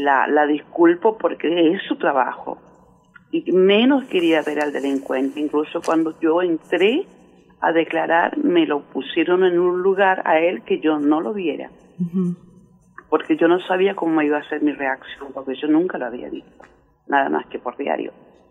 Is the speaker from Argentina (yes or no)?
yes; Luján, Buenos Aires Province, Argentina; y si no hacían una vaquita para que me viniera en taxi, porque yo soy de Luján